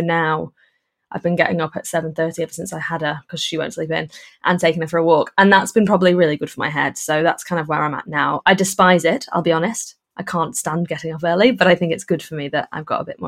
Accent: Liverpool, North West England, United Kingdom; born there; I didn't actually grow up in Liverpool, but everyone's a Scouser in my family. And I was born in Liverpool. And then we moved outside of Liverpool.

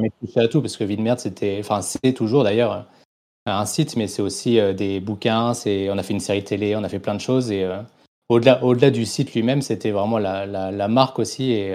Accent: Reims, Grand Est, France; Je suis né à Reims, donc je suis resté à Reims.

